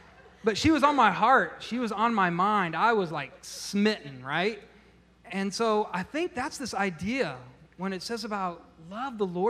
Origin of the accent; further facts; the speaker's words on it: Nebraska, United States; And I was there from Nebraska, just days, graduated from high school, moved up in May